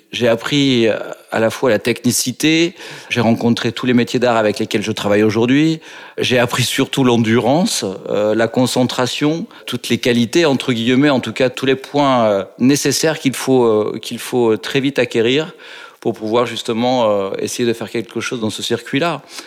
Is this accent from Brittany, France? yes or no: no; Agen, Nouvelle-Aquitaine, France; born there; Je suis né à Agen, une toute petite ville de province entre Bordeaux et Toulouse, en plein milieu du sud-ouest, au cœur du sud-ouest